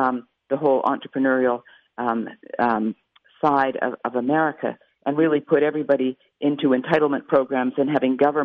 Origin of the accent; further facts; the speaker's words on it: Canada; I'm Canadian. I grew up in Canada under single payer.